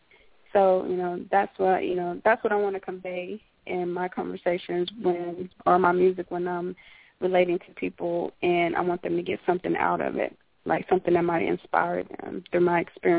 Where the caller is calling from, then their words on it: San Antonio, Texas, United States; I'm calling in from San Antonio, Texas.